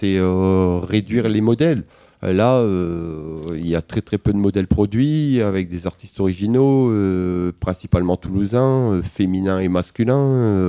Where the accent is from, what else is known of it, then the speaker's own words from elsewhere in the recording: Hauts-de-France, France; Nord-Pas-de-Calais, je faisais mes petits graffitis dans mon coin là-bas